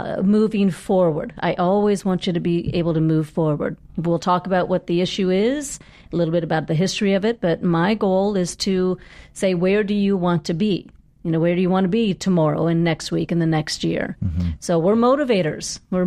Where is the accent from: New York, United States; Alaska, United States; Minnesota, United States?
Alaska, United States; Well, I grew up in Alaska. I don't know what kind of stress we have going camping and fishing all the time and hanging out in the woods.